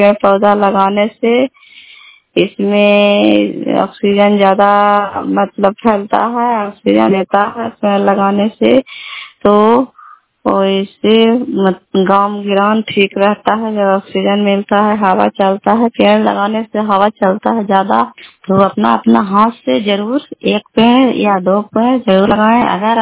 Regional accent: Bihar, India; घर कल्याण सुवाले, बेलसी पंचायत, करखान चंडी, जिला नालंदा का निवासी हूँ।

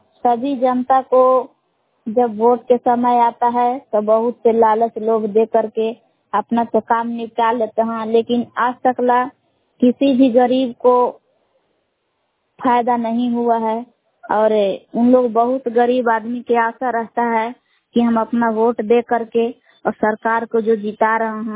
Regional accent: Belao, Bihar, India; ग्राम बेलाव जिला कैमूर भभुआ की निवासी हूँ।

